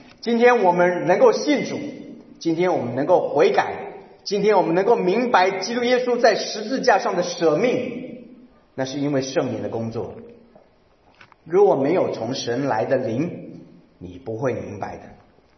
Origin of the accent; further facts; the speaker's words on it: Chiayi, Chiayi County, Taiwan; 我小时候在台湾嘉义，那是我的老家，我外祖父外祖母他们的庭院啊，四合院